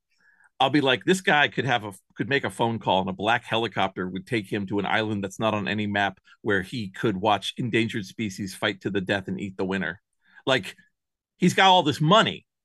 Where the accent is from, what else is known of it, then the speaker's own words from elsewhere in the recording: New York, United States; And we're both from New York, which I think is very funny. Although you cannot hear that in his voice at all. He has destroyed it out in the West Coast. I still sound like where I come from.